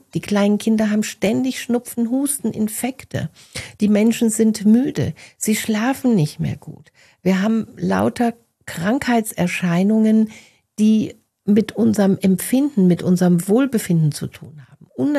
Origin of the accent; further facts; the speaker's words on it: France; Und ich bin ja auch Französin